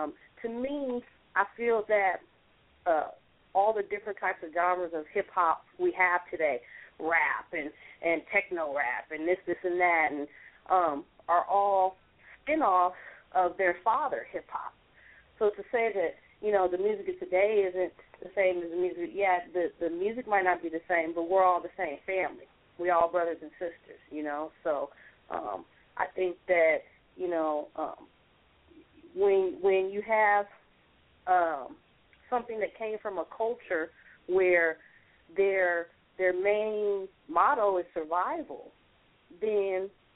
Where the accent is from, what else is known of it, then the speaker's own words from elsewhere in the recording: Sacramento, California, United States; I'm from California. I'm currently in the Los Angeles area. I'm from Sacramento, though, and which is Northern California.